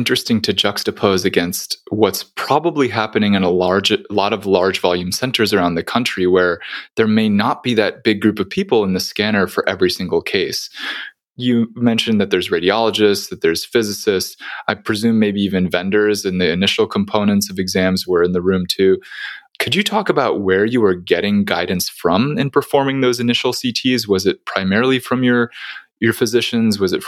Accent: Dallas, Texas, United States; I'm a radiologist from Dallas, Texas.

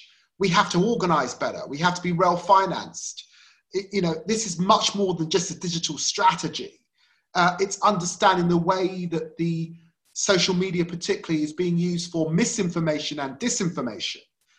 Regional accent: Tottenham, London, United Kingdom; We grew up in Tottenham. It was a tough time to grow up in Tottenham.

